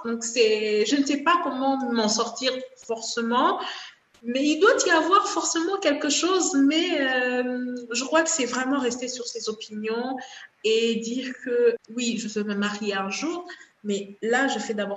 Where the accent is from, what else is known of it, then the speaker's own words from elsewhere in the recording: DR Congo; now in Kinshasa, Democratic Republic of the Congo; moi je viens de l'Est de la République démocratique du Congo et je suis présentement à Kinshasa dans la capitale.